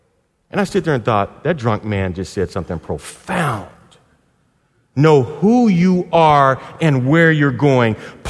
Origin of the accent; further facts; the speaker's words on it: St. Louis, Missouri, United States; I was a volunteer and an employee at the City Rescue Mission in my hometown in St. Louis.